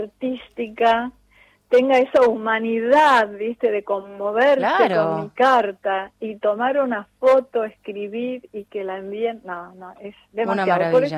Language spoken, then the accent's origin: Spanish; Rosario, Santa Fe, Argentina; born or raised there; also born or lived in Victoria / San Nicolás